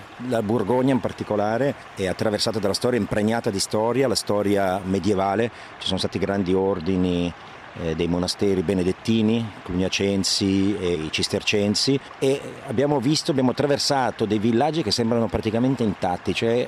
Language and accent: Italian; Ticino, Switzerland; soprattutto come ticinesi